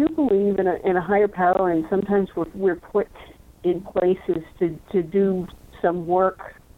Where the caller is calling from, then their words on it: California, United States; from California.